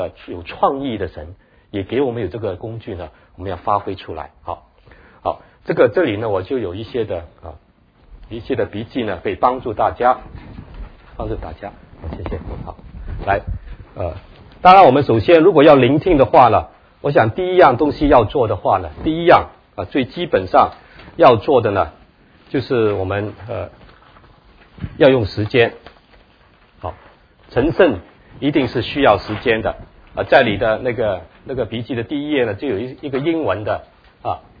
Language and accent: Chinese; China; 我们中国人就是先要就找一个好的区，有孩子就找一个好区